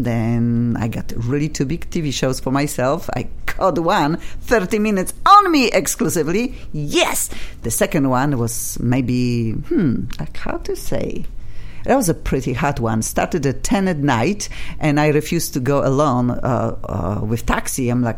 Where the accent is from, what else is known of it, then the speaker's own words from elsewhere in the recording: Poland; English is a second language; Everybody knows I am from Poland and proud of this very, very much.